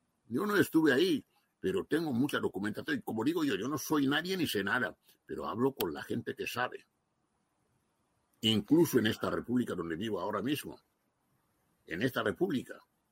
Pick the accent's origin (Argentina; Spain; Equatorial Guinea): Equatorial Guinea; born there; nosotros decimos que somos guineanos porque nacimos ahí